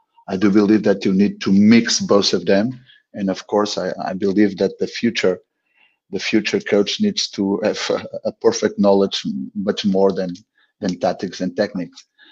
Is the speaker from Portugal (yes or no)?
yes; Beja, Beja District, Portugal; After that, I went up to the under 70 and under 90s, all in my hometown club, Clube Desportivo de Beja.